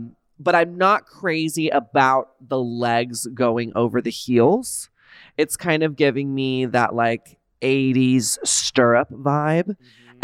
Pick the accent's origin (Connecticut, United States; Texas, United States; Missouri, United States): Texas, United States; now in California, United States; I'm from Texas. Mm-hmm. Then I moved to California. So all I know is warmth